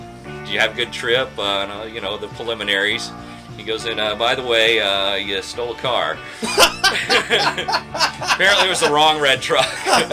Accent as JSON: {"language": "English", "town": "Houston", "region": "Texas", "country": "United States", "lives_now": "Uvalde, United States", "said": "Houston originally."}